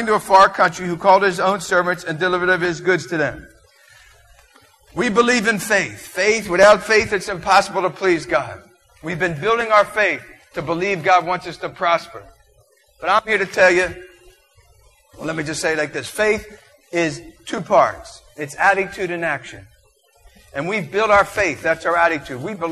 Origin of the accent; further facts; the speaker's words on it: Philadelphia, Pennsylvania, United States; Come on, I'm from Philadelphia. Philly, we always like the Browns, always cheered for the Browns, man.